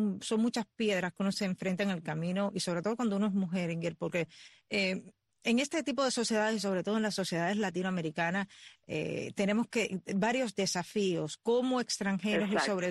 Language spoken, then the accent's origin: Spanish; Sancti Spíritus, Cuba; yo soy de Santi Espíritus. O sea, nosotros somos Guajira